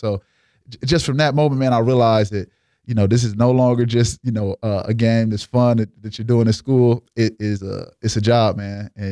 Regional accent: Omaha, Nebraska, United States; And I'm from Omaha, Nebraska.

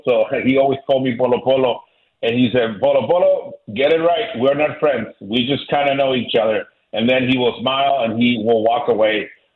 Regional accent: Mexico; now in Los Angeles, United States; He was, he still is, and you know, me being born and raised in Mexico, he was my idol. He was my baseball hero.

